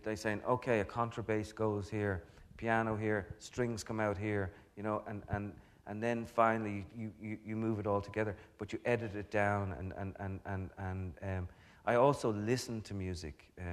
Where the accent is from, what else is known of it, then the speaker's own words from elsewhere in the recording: Ireland; the whole thing about being Irish is that, yes, we do have all that music going on